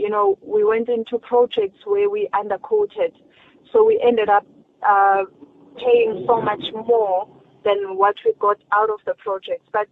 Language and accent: English; South Africa; as a South African, as a black child